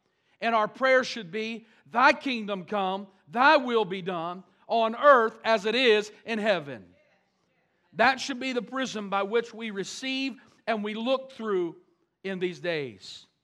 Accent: United States; Even though I'm an American and I love America, I will continue to love America.

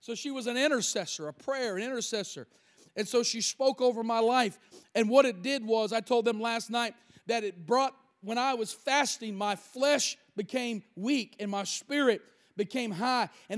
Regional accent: Kentucky, United States; also born or lived in Cincinnati; I told her I grew up in northern Kentucky from Cincinnati.

